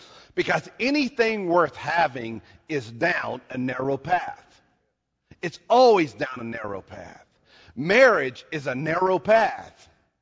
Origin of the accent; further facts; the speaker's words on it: Mosheim, Tennessee, United States; I was born in Baileyton or Mosheim. I mean, that's the way we do it. We slow it down enough so that you can understand it. It's just part of where I was raised.